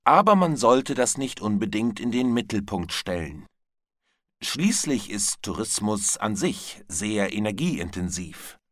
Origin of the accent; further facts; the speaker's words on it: Northern Germany, Germany; now in Stuttgart, Germany; Ich komme aus Norddeutschland, wohne aber seit fast 20 Jahren in Stuttgart.